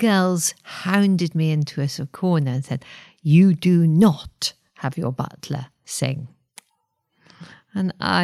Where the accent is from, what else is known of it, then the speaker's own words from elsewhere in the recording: Wales, United Kingdom; I do remember one story, which, being Welsh, I'd been brought up on Eisteddfods and had always been round every Eisteddfod in Wales and sang and done poetry and so forth.